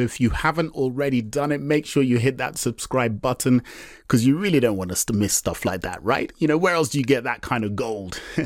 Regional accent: Nigeria; although I am Nigerian and I've done work out in Nigeria

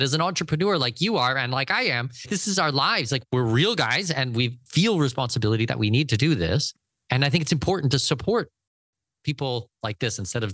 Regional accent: Canada; I've been traveling extensively for my entire life, and I don't think just as a Canadian or just as a North American.

